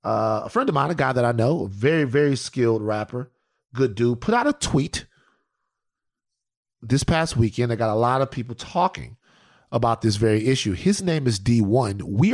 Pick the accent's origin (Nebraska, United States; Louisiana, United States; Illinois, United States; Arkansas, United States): Louisiana, United States; Baton Rouge; He comes from the same place that I come from, kinda. He's from New Orleans. I'm from Baton Rouge.